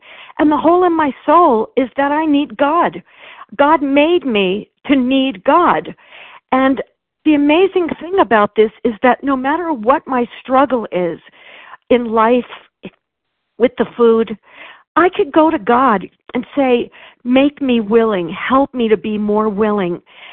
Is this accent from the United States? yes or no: yes; New York, United States; now in Texas, United States; And in Texas right this moment, but I am from New York.